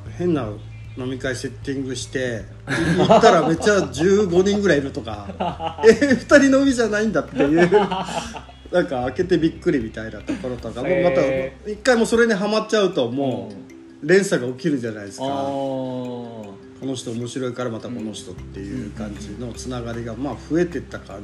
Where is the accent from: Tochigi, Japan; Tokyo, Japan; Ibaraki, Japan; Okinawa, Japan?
Okinawa, Japan; Ishigaki; ある意味だからあの時はちょっと石垣出身の隠そうとしたけどあ出して逆にいいんだなみたいな。